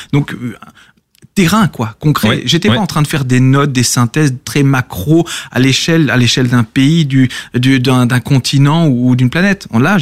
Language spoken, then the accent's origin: French; Strasbourg, Grand Est, France; C'est-à-dire que je suis de Strasbourg, j'ai fait une école en énergie